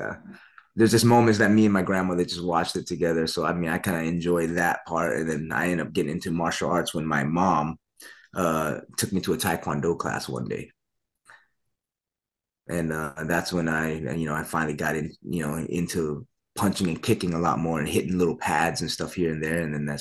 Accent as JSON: {"language": "English", "region": "Nebraska", "country": "United States", "tie": "born or raised there", "said": "I was born and raised in Nebraska."}